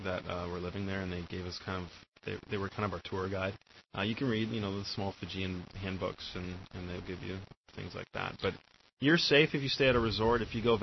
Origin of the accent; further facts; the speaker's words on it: United States; And as an American, it's real important that when you visit an island for the first time, you buy kava